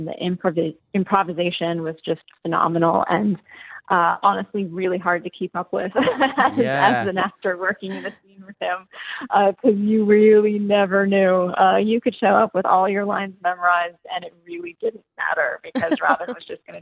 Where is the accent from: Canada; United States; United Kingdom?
Canada; Yeah, so I'm Canadian.